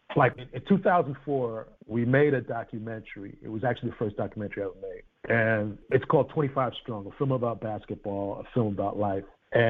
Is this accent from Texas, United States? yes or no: no; Brooklyn, New York, United States; I grew up in Bedford-Stuyvesant in Brooklyn, and there were movie theaters right in central Brooklyn